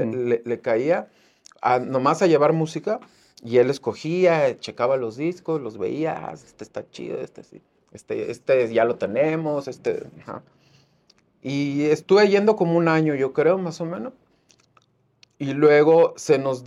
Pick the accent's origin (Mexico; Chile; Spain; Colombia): Mexico; Guadalajara, Jalisco; also born or lived in Mexico City; después de vivir en Los Ángeles, me tocó regresar a Guadalajara. Vivimos como 3 años allá. Allá fui a la escuela y eso. Y Guadalajara, luego vine para Ciudad de México. Luego otra vez regresé a Guadalajara.